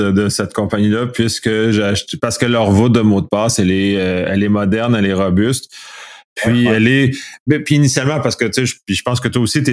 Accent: Canada; En tant que Canadien, on est habitué avec le marché américain.

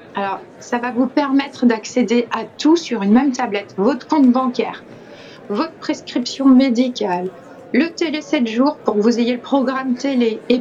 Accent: France; Enfin, chez nous, en France.

